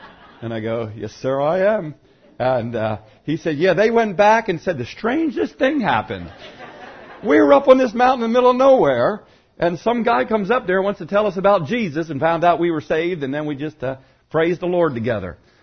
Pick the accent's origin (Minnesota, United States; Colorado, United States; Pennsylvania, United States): Pennsylvania, United States; And I just said, well, I was raised in Chester County. I knew Pastor Bunning. I know Wagontown Chapel.